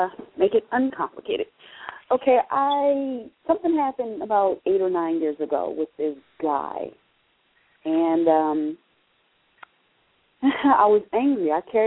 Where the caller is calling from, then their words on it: Philadelphia, Pennsylvania, United States; I'm calling from Philly.